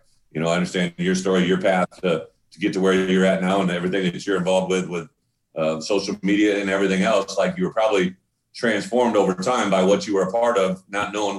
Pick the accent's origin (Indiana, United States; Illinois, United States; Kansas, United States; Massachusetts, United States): Massachusetts, United States; Provincetown; I grew up in Provincetown, colors were orange and black